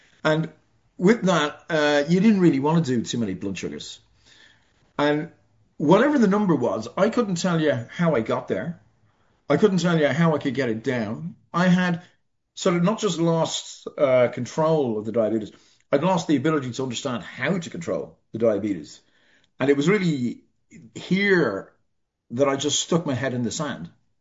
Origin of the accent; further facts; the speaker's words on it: Ireland; no bread, no pasta, and I'm Irish, no potatoes.